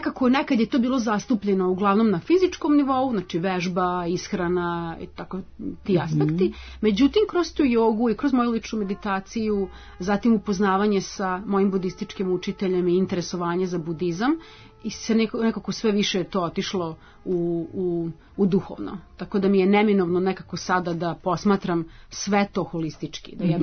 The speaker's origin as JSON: {"language": "Serbian", "town": "Novi Sad", "region": "Vojvodina", "country": "Serbia", "said": "poreklom sam iz Novog Sada i znala sam još od malena da hoću da radim s ljudima"}